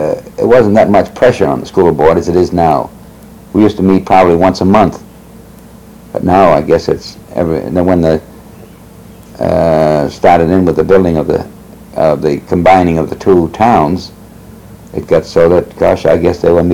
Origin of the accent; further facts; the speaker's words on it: Boston, Massachusetts, United States; All my schooling was done in Boston, so